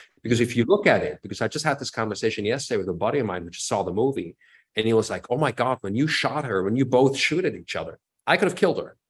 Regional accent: Switzerland; my parents were German. And so I got the chance, and I was born and raised in Switzerland, so I really had nothing to do with Germany

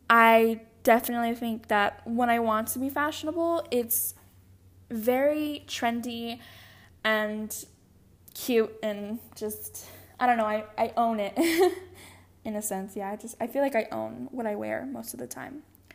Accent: Phoenix, Arizona, United States; Where did you grow up? I grew up in Phoenix, Arizona.

